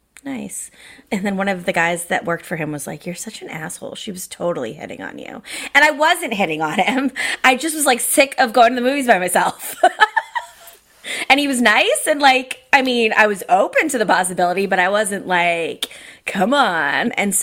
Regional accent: Massachusetts, United States; So I grew up outside of Boston, went to prep school, as many do, went away to private university, and then got a job in advertising in the Boston area.

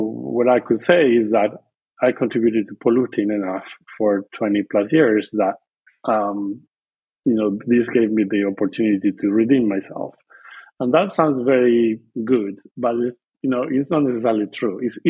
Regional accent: Argentina; English is a second language; I'm originally from Argentina.

